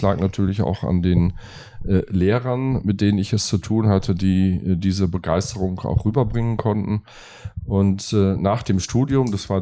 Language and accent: German; Münster, North Rhine-Westphalia, Germany; ich bin gebürtiger Westfale, komme aus Münster, bin dort aufgewachsen und habe dort bis zum 18. Lebensjahr gelebt und bin dann an die TU Dortmund, die ist damals noch Universität Dortmund, gegangen, um Architektur zu studieren